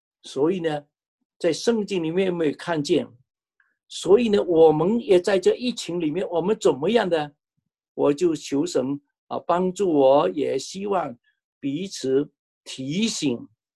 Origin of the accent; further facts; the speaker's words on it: Fuzhou, Fujian, China; 我自己看到我们是福州人